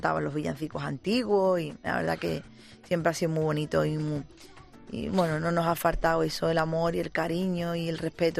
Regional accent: Andalusia, Spain; verdad que en Andalucía tenemos todos mucha costumbre de, además de celebrar todo, porque somos de feria, somos de Navidad, somos de Semana Santa

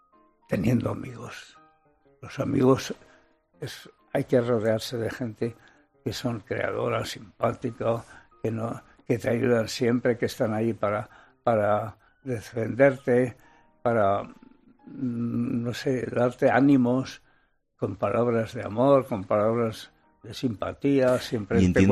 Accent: Spain; Y cuando es todo una España, somos todos españoles

